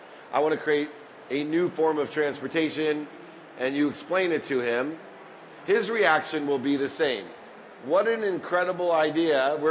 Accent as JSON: {"language": "English", "town": "Akron", "region": "Ohio", "country": "United States", "tie": "born there", "said": "where I was born in Akron, Ohio, in the projects"}